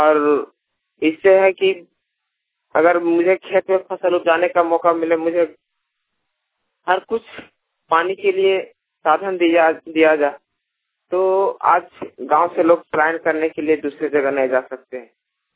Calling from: Nawada, Bihar, India; चतरा जिला प्रखंड सिमरिया नवादा से।

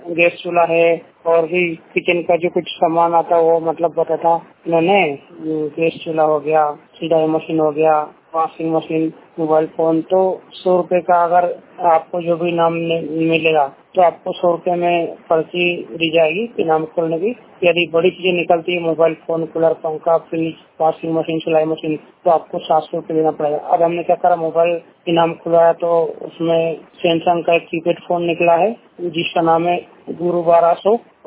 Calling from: Madhya Pradesh, India; मध्य प्रदेश पूर्णता डिस्ट्रिक्ट से।

